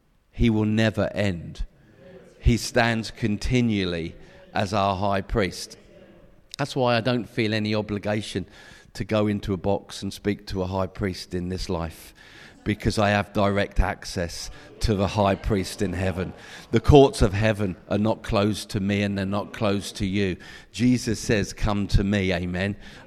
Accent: England, United Kingdom; Now, being British and English, whatever you want to call me, it's amazing.

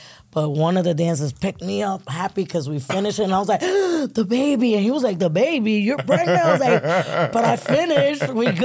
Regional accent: New York, United States; I'm like, it's all right. I'm from New York. Don't worry.

